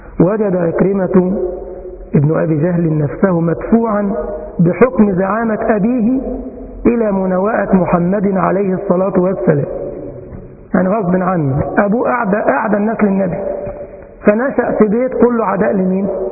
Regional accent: Egypt; عندنا في مصر كدة إبريل، يقولنا كل سنة في شهر إبريل يطلع إشاعة

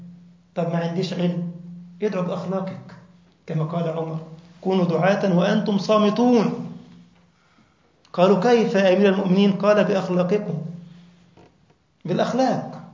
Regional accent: Egypt; عندنا في مصر يعني، مش عارف عندكم انتوا في البلاد المغرب والشام

